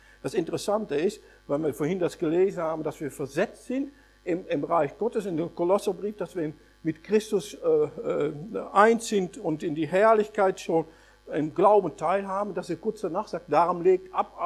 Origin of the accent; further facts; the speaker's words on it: Netherlands; ich komme aus Holland, ich bin aber kein Fan von königlichen Häusern.